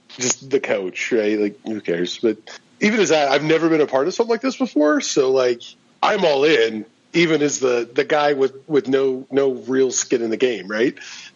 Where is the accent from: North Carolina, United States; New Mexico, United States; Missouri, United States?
Missouri, United States; Joplin; one in Joplin, my hometown.